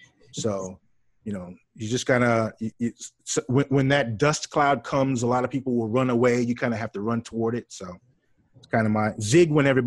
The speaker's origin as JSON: {"language": "English", "town": "New Orleans", "region": "Louisiana", "country": "United States", "said": "You know, I told you, I'm from New Orleans."}